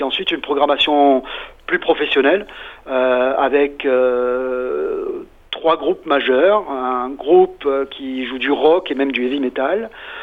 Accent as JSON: {"language": "French", "country": "France", "lives_now": "Australia", "said": "en tant que Français"}